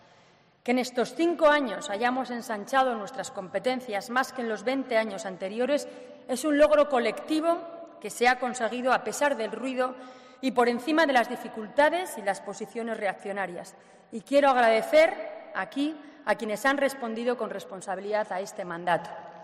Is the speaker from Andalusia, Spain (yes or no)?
no; Navarre, Spain; la fiesta forma parte de nuestra forma de ser como navarros, tanto como el trabajo y el esfuerzo.